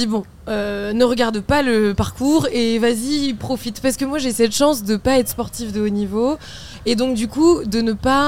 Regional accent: Caen, Normandy, France; on vient tous les deux de Caen.

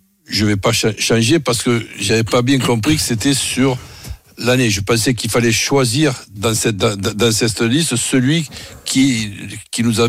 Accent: Marseille, Provence-Alpes-Côte d'Azur, France; j'exagère un peu en tant que Marseillais

